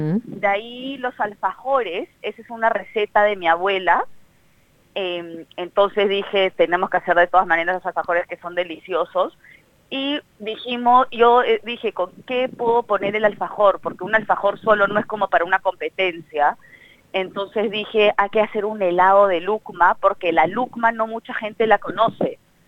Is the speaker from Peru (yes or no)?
yes; Peru; soy peruana